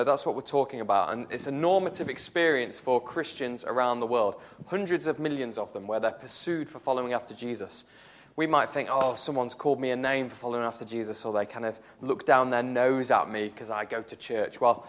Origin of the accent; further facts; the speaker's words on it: North West England, United Kingdom; accent: generic northern; now in Chesterfield, United Kingdom; I'm originally from Lancashire, which is my kind of generic northern accent. And then I've lived in Chesterfield, just up the road, for about 10 years now.